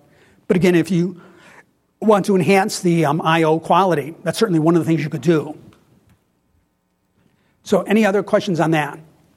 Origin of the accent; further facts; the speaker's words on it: New York, United States; I'm originally from New York State